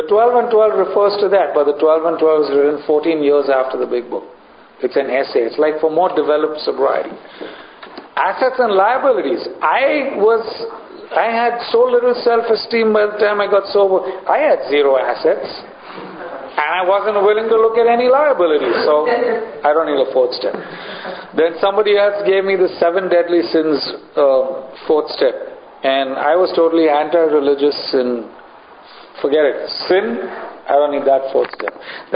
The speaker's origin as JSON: {"language": "English", "country": "India", "tie": "born or raised there", "said": "I grew up in India."}